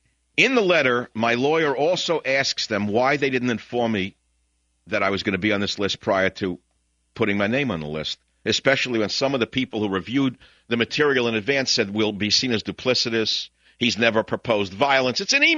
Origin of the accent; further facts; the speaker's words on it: Bronx, New York, United States; What's the matter? You don't like my accent because I'm from the Bronx?